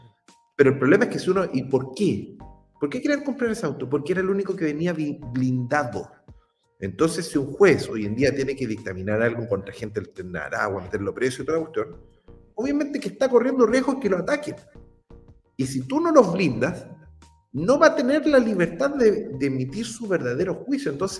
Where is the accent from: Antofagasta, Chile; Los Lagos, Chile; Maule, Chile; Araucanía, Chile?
Antofagasta, Chile; yo soy de Antofagasta